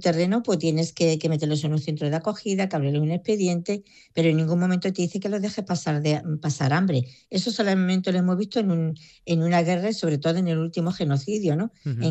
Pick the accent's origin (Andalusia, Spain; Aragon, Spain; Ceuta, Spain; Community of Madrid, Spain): Ceuta, Spain; los musulmanes ceutíes somos tan españoles como el que más y somos tan patriotas como el que más.